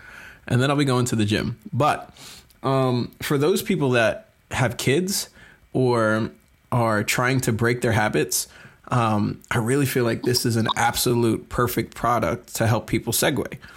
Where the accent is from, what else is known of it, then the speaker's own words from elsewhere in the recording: New York, United States; So that's why I mean, look, I'm from Long Island.